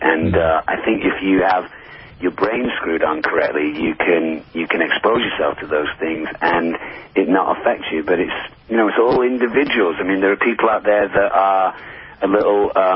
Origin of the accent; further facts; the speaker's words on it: England, United Kingdom; No, I'm English, but a lot of my English friends say that I sound American now.